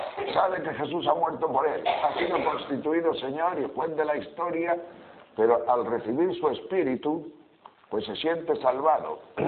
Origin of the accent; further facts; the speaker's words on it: Sahagún, Castile and León, Spain; Yo cuando era pequeño, yo estaba en Sahagún de Campos allá, por los años 1940 y pocos